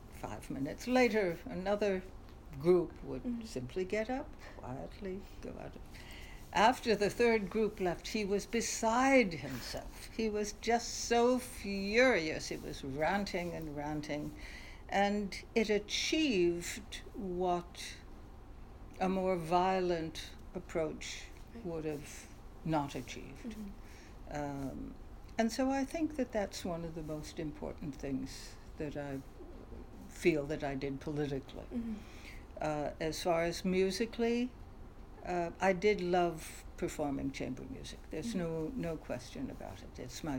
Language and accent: English; New Haven, Connecticut, United States; Oh, my childhood was very different because I grew up in New Haven, Connecticut, mm-hmm. college town